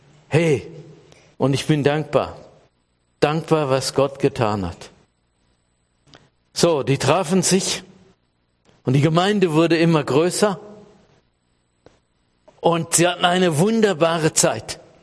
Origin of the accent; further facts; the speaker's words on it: Elbenschwand, Baden-Württemberg, Germany; Da, wo ich herkomme, Elbenschwand ist ja eine Sackgasse, denke ich auch manchmal.